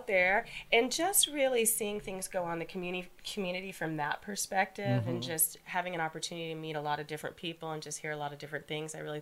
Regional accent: San Francisco, California, United States; So I moved here in 2008 from San Francisco. I'm a California girl.

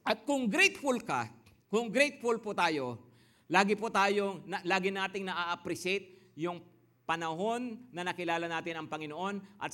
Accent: Ilocos Region, Philippines; ang home church ko sa Pangasinan. No? So, ako ay taga Pangasinan.

